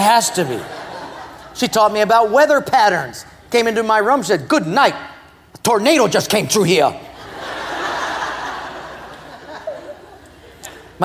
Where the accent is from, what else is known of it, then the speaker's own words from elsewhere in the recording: Hawaii, United States; I grew up in Palolo Valley. My mother was just a local Japanese lady